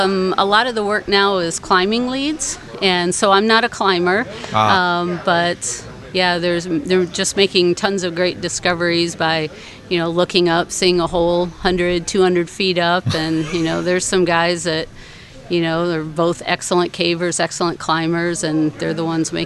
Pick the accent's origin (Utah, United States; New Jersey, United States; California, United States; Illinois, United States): Utah, United States; Heber City; I'm from Heber City, Utah, and I've been caving about 20 years, and I started caving here in southern Indiana.